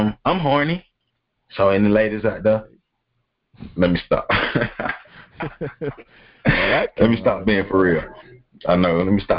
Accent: the South, United States; Anywho, man, we're from the South, man, so we like our racism out front.

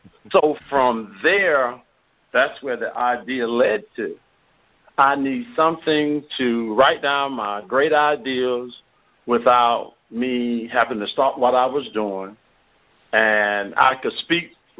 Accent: Mount Olive, North Carolina, United States; I'm from Mount Olive, North Carolina. It's a small place where it's the pickle factory of the world. And I went to Southern Wayne High School and later went to Fayetteville State University

